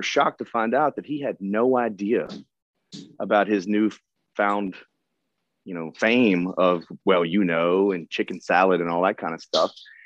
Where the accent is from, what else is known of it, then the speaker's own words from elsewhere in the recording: Memphis, Tennessee, United States; But yeah, it was just basically growing up in Memphis. That's all I wanted to do.